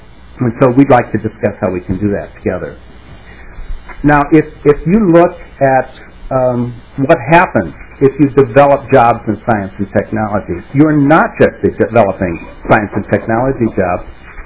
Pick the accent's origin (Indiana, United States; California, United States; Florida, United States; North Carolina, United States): Indiana, United States; moved away as an adult; I became aware of similar efforts in Indiana, which is my home state. I'm a transplant here, so that I've been here for 18 years.